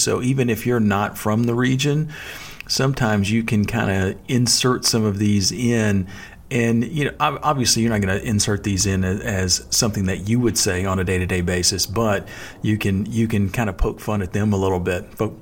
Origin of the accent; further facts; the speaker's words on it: Texas, United States; accent: Texas drawl; especially when folks find that I'm from Texas and they kind of hear my Texas drawl